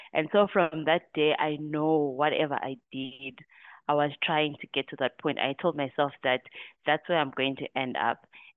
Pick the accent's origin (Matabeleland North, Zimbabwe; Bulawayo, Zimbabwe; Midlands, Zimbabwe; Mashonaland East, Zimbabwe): Bulawayo, Zimbabwe; now in Harare, Zimbabwe; So I was born and raised in Bulawayo. I have stayed in Bulawayo my whole life, only moved to Harare in 2022 when I got this job. So I did my primary school at Coghlan Primary in Bulawayo, and then I did my high school at Bokoma High.